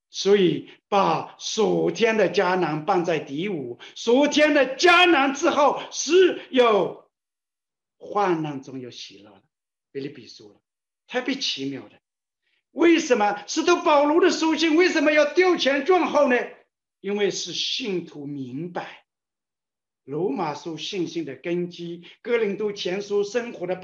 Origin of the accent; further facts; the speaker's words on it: Wenzhou, Zhejiang, China; 我们温州人